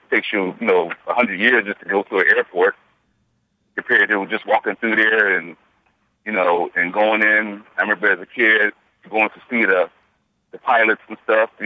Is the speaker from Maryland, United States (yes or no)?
no; Philadelphia, Pennsylvania, United States; I remember as a child growing up in Philadelphia, going to the Liberty Bell